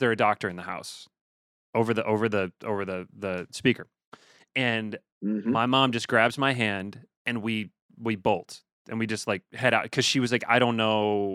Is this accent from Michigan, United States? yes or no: no; Chicago, Illinois, United States; So I grew up in Chicago